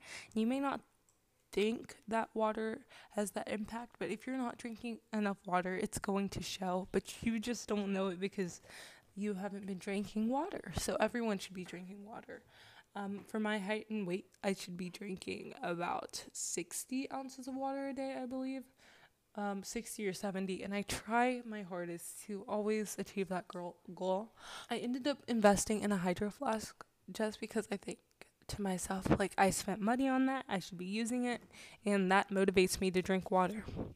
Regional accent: North Carolina, United States; I am actually from North Carolina, and I have family in South Carolina

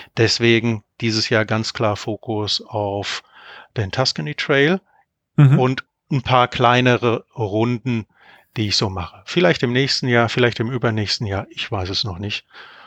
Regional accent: North Rhine-Westphalia, Germany; ich komme halt hier aus der Ecke von Köln, ein bisschen rumzufahren in die Eifel rein.

